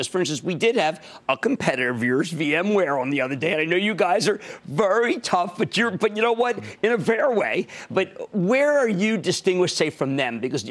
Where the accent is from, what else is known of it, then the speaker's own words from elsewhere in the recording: New Jersey, United States; Let's start with Teresa in my home state of New Jersey.